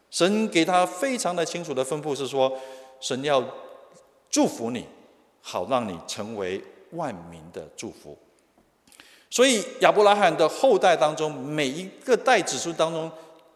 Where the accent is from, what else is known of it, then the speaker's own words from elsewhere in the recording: China; 我们中国人说夫妇什么无前子